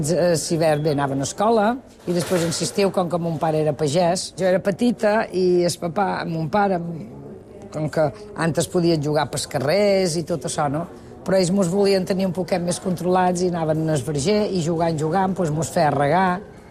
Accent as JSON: {"language": "Catalan", "town": "Mahón", "region": "Balearic Islands", "country": "Spain", "tie": "born there", "said": "vaig néixer dia 6 de gener de 1960. Vaig néixer a Maó junt amb un germà."}